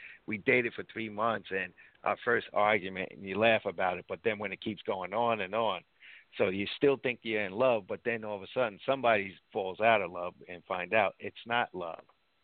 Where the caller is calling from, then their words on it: New Jersey, United States; Hey, Ted. … from New Jersey.